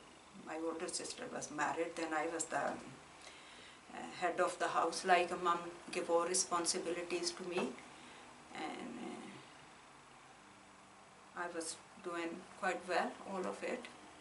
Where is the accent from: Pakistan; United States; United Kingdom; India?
Pakistan; Faisalabad, Punjab; English is a second language; I'm from Faisalabad and I born in a village where my mom's mom lived